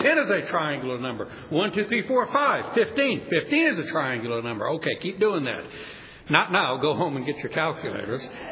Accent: New Orleans, Louisiana, United States; I'm from New Orleans and we got a little boat and went out there

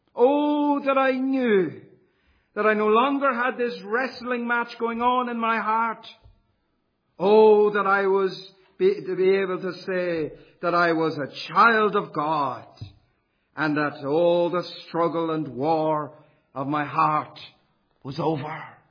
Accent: County Louth, Ireland; born there; I was born in Ireland, in the Republic of Ireland, just down the road, if you like, near Dundalk, a small village, in 1975.

